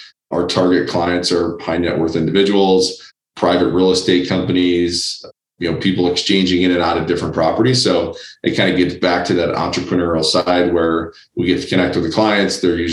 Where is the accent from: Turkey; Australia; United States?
United States; Chicago, Illinois; now in Denver, United States; Yeah, I grew up in Chicago, ended up in Denver, Colorado, going to the University of Denver.